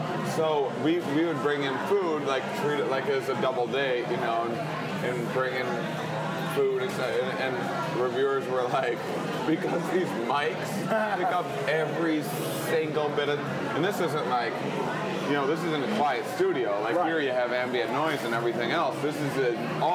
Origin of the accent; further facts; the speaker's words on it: Wisconsin, United States; And I'm from Wisconsin, which makes me a bit of an authority.